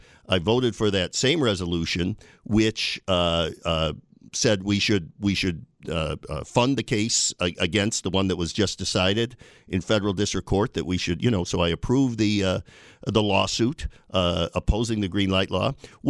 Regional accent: Binghamton, New York, United States; now in Buffalo, United States; I mean, I moved here from my hometown of Binghamton in 1989.

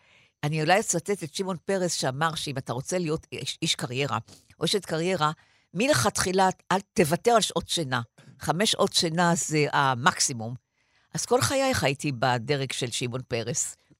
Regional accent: Tel Aviv, Tel Aviv District, Israel; born there; אני נולדתי במלחמת העולם השנייה. הגנרל רומל היה במדבר המערבי. אני נולדתי בתל אביב, ברחוב דיזינגוף, פינת נורדאו, צפון תל אביב.

